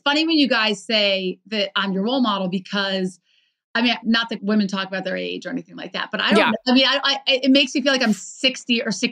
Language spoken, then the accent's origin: English; Baltimore, Maryland, United States; I think I always loved sports and I grew up in Baltimore. And so my dad's an eye surgeon at Johns Hopkins.